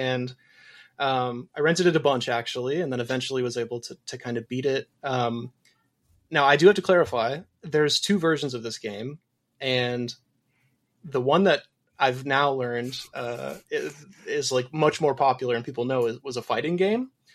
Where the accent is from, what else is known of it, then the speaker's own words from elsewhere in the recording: Menasha, Wisconsin, United States; It's a city called Menasha.